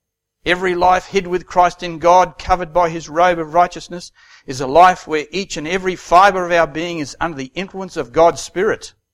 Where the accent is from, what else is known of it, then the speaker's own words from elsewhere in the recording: New Zealand; when I was growing up in New Zealand, I wore a jersey to school.